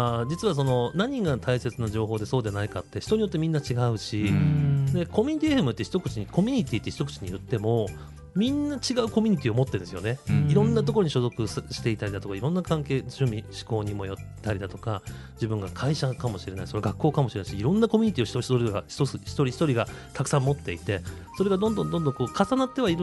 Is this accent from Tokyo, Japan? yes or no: yes; Tokyo, Japan; now in Kyoto, Japan; 僕は実はもうあの京都出身ではなくて実は実家は東京なんです、なのですごいよそ者なんですけれども